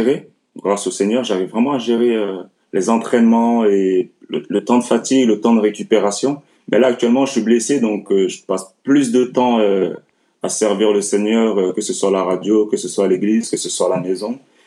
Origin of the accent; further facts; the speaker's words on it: Lyon, Auvergne-Rhône-Alpes, France; Mes débuts de carrière, je les ai fait à Lyon, parce que je suis originaire de Lyon de base.